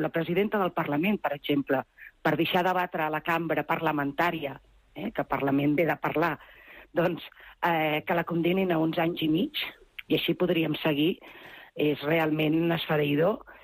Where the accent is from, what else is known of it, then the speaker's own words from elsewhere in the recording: Terrassa, Catalonia, Spain; Jo sempre explico que soc de Terrassa i Terrassa és la tercera ciutat més gran de Catalunya, no?